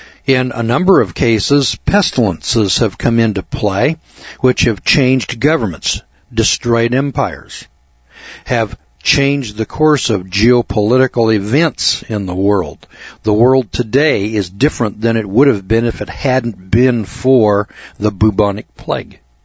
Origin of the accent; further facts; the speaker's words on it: Eureka, California, United States; My God, I came from Eureka, California. The population of the city is only 30,000.